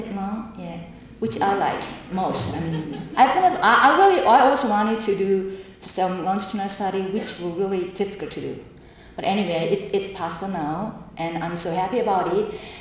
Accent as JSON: {"language": "English", "country": "South Korea", "second_language": "English", "said": "from South Korea, and I'm very happy"}